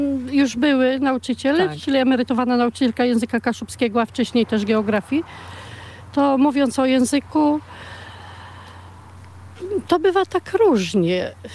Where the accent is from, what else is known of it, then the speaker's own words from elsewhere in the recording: Chmielno, Pomeranian Voivodeship, Poland; born there; first language Kashubian; urodziłam się tutaj, w sołectwie, w gminie Chmielno, w sołectwie Chmielnie. Od dziecka, że tak powiem, z mlekiem matki wysłałam język.